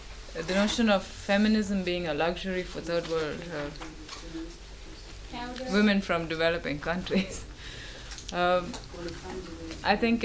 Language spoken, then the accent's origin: English; India; I come from India, so I can say